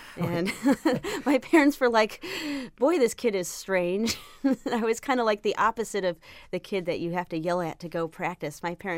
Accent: Chicago, Illinois, United States; Being a Chicagoan, growing up with the blues, of course, that has a special place in my heart.

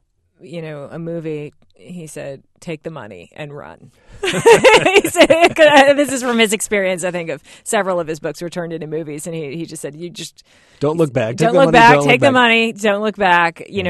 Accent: Salem, Massachusetts, United States; growing up in Salem, and it is an enormous industry, it wasn't so much when I was little there, but they've really turned it into the focus of the town now. I mean, it's really a tourist town at this point.

